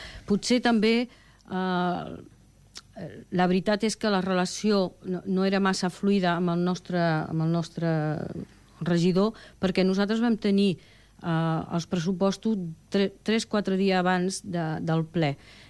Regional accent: Sant Cugat del Vallès, Catalonia, Spain; born there; Jo soc nascuda a Sant Cugat

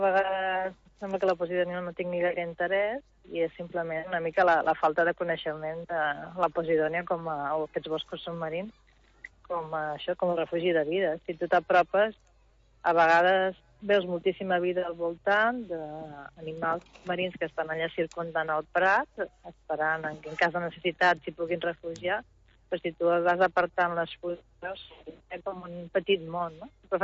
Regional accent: Catalonia, Spain; i que vinc de les Terres de l'Ebre

